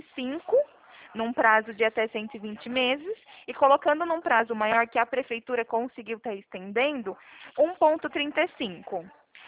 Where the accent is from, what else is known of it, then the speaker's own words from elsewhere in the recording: São Paulo, Brazil; Eu sou daqui do interior de São Paulo.